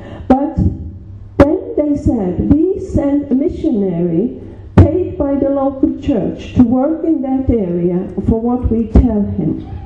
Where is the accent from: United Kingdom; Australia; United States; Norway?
Norway; excuse me for being a European. I'm from Norway.